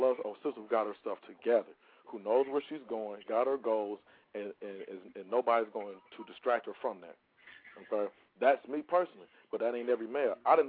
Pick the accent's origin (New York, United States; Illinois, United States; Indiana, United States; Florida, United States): Indiana, United States; Indianapolis; I'm from Indianapolis, man.